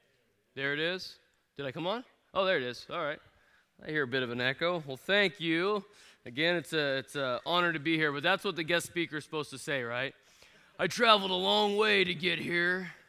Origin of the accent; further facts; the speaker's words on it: Creswell, Oregon, United States; I grew up in Creswell, Oregon, in a unique spot where I was surrounded by hundreds of cattle and horses.